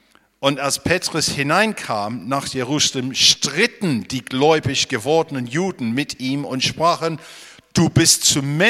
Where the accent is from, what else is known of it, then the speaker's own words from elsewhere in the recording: England, United Kingdom; German is a second language; Wenn ich als Engländer in Berlin komme, merke ich ab und zu, meine Weltansicht ist ein bisschen anders.